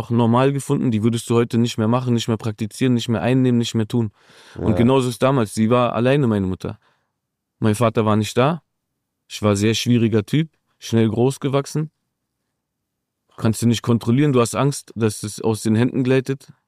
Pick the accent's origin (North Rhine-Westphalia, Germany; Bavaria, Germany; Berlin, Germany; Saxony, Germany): Berlin, Germany; Als Berliner … damals war die Nummer.